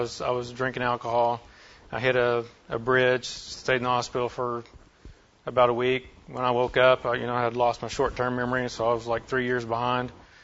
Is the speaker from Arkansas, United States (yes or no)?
yes; Fayetteville, Arkansas, United States; I'm from Fayetteville, Arkansas.